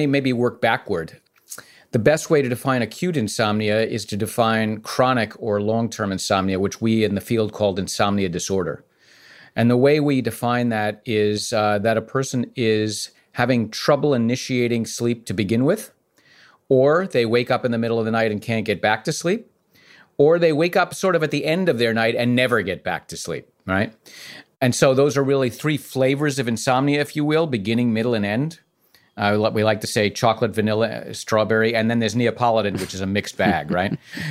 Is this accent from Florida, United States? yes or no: no; Bronx, New York, United States; I'm from the Bronx, by the way.